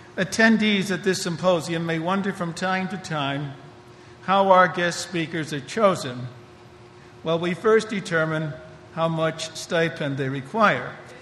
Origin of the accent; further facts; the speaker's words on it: New York, United States; I'm a New Yorker, and he's an Anglican.